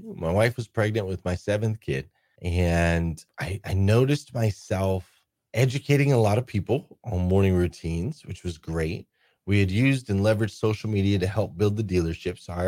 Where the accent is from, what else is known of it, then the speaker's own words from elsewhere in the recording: Arizona, United States; And I grew up in Arizona. And in Arizona back then, there was no football team.